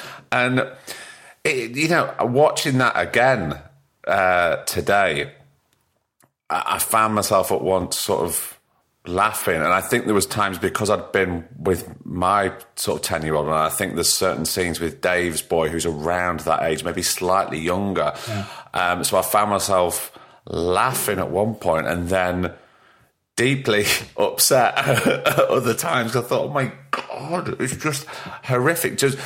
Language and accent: English; Blackpool, North West England, United Kingdom; Mate, I'm born and bred in Blackpool. I know all about the glamour of the seaside towns.